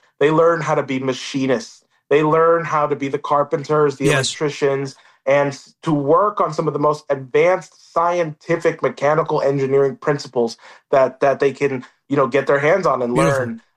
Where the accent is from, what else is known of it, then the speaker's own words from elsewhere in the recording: United States; We do this because we are American.